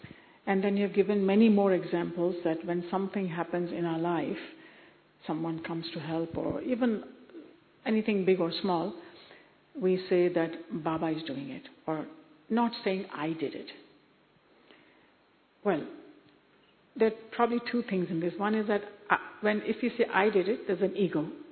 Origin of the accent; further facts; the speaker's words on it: Japan; English is a second language; I'm from Japan.